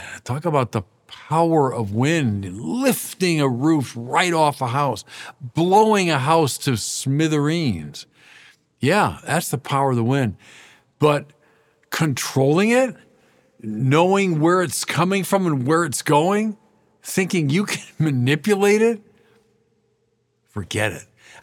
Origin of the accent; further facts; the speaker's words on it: Chicago, Illinois, United States; now in Rochester, United States; Look, I'm from Chicago, the windy city. I live in Rochester, Minnesota